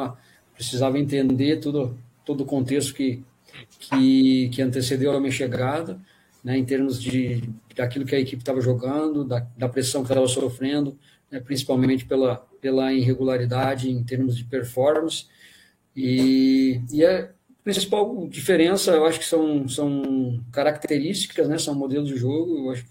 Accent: Novo Hamburgo, Rio Grande do Sul, Brazil; retornar ao meu estado, sou gaúcho, sou natural de Novo Hamburgo, conheço bem o futebol do Sul

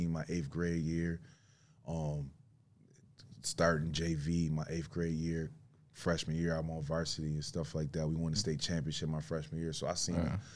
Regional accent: Buffalo, New York, United States; I'm from Buffalo, New York. I was blessed to grow up with both sides of the fence. You know what I mean? Like, I grew up in off Jefferson, Beverly Road, Butler, and then moved to Beverly.

